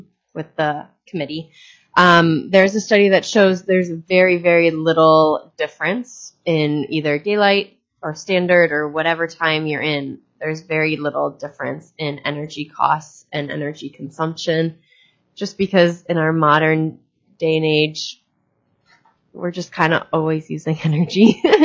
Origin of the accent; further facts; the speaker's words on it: Midwest, United States; I grew up in the Midwest, actually. I did not grow up in Alaska.